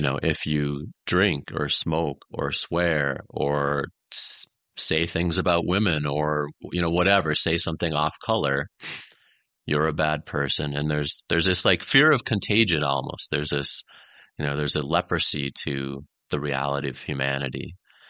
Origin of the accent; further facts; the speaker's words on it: Sabika, Minnesota, United States; I grew up in a small town in Minnesota named Sabika. There's 600 people there.